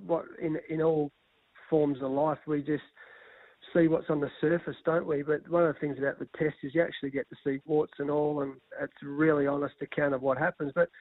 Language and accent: English; Australia; as a past player and a cricket lover and just as an Australian. So I've lived all through